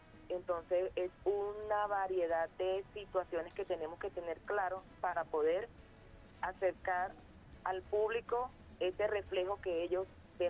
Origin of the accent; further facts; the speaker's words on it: Venezuela; Entonces también es una cosa de fraternidad, de familiaridad, de unión como venezolanos, porque estamos todos cerca